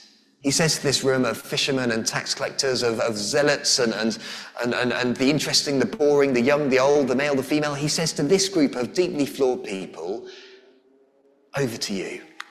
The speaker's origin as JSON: {"language": "English", "region": "England", "country": "United Kingdom", "said": "We are English, I know."}